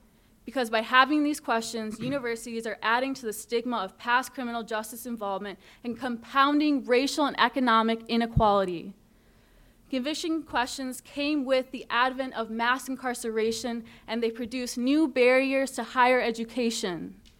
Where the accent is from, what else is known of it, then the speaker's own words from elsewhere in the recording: Elk Grove Village, Illinois, United States; I'm an undergraduate student here at UIC. I'm originally from Elk Grove Village, a nearby Chicago suburb.